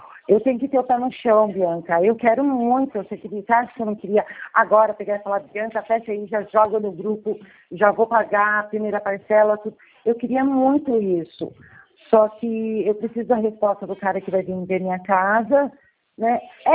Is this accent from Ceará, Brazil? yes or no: no; São Miguel Arcanjo, São Paulo, Brazil; São Miguel Arcanjo.